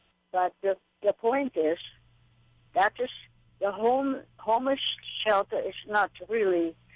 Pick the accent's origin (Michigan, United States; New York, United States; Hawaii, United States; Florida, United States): Hawaii, United States; I'm from Maui.